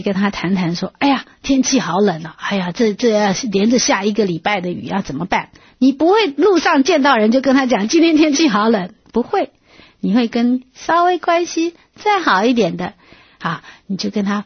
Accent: Taiwan; now in United States; 然后哎，我是从台湾长大的。

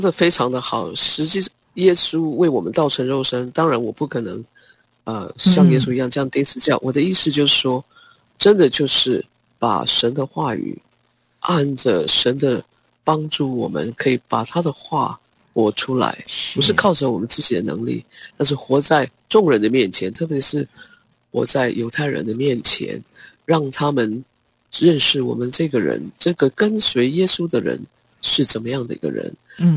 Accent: Taiwan; 因为他知道我是从台湾来的

